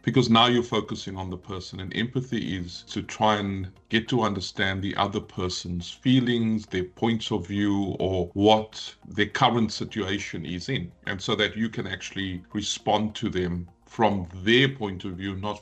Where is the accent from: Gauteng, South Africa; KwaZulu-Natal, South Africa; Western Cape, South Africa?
Western Cape, South Africa; Cape Town; I grew up in the Cape Flats, but I speak English. So some people would say I have a more of an English accent than a Cape Flats accent.